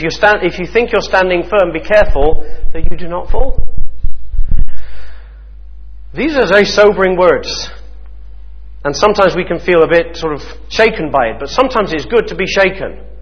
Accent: England, United Kingdom; Now, we as English people are not usually very wholehearted people.

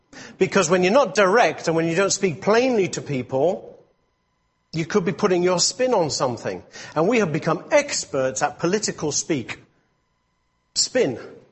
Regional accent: England, United Kingdom; The thing is, now, I'm English, and I often look at things from an English point of view. And we in England have developed a new way of speaking

